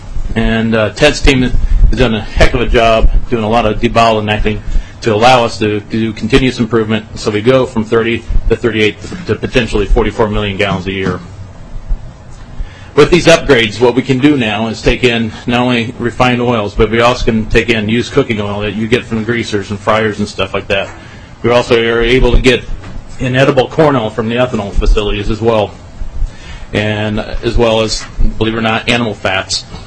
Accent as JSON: {"language": "English", "region": "Indiana", "country": "United States", "moved": "as an adult", "lives_now": "Owatonna, United States", "said": "I am a transplant Minnesotan. I'm originally from Indiana and decided I would like to live in southern Minnesota, and just so happened I raised my family in Owatonna, Minnesota."}